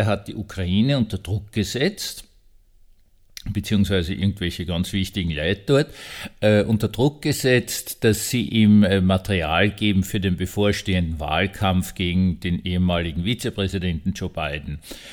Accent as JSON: {"language": "German", "country": "Austria", "said": "Entschuldigung, aber das musste jetzt kommen als Österreicher."}